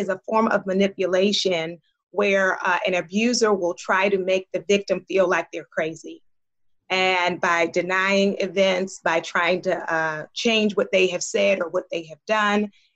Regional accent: Baltimore, Maryland, United States; I'm an African-American woman. I grew up in Baltimore.

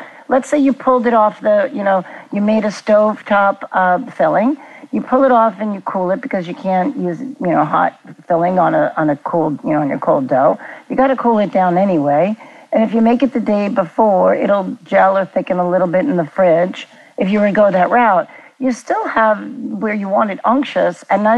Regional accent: Brooklyn, New York, United States; Okay, this is where you get my Brooklyn in me, because I grew up in Brooklyn.

